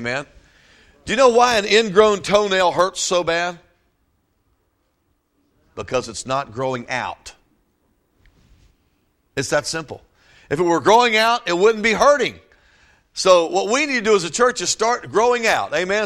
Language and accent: English; Virginia, United States; I grew up in Virginia, right next to Williamsburg, Virginia, if you've ever been to Williamsburg.